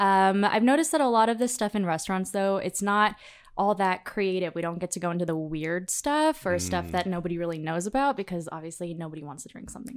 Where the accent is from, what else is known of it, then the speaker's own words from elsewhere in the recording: Chicago, Illinois, United States; now in Las Vegas, United States; I'm from Chicago, so it was only an hour or so flight.